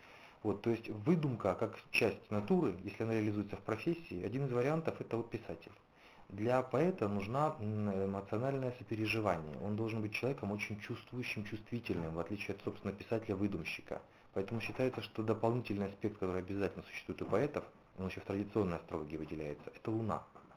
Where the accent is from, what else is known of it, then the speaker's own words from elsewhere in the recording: Lysychansk, Luhansk Oblast, Ukraine; это мой родной город Лисичанск на Донбассе, город небольшой, где-то 150-200 тысяч населения, районный центр.